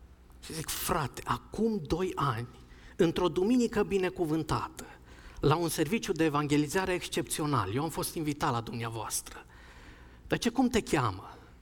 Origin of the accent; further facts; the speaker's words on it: Sibiu, Sibiu County, Romania; sunt sibian, locuiesc în Sibiu, dar fac naveta în Cluj.